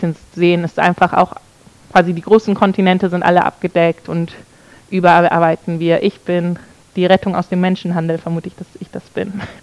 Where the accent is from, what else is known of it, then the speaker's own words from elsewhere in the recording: Flensburg, Schleswig-Holstein, Germany; Und ich komme auch aus Flensburg.